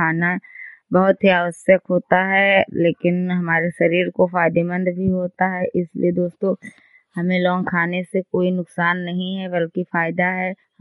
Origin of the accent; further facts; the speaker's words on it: Hariharpur, Uttar Pradesh, India; मैं हरिहरपुर गांव जिला श्रावस्ती की रहने वाली हूं।